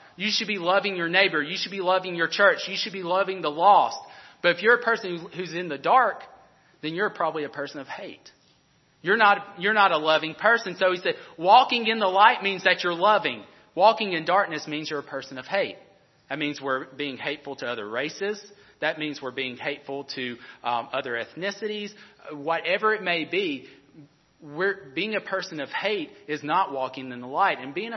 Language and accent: English; Alabama, United States; Growing up in Alabama, if you guys don't know this, I'm going to let you know, college football is king in that state, okay?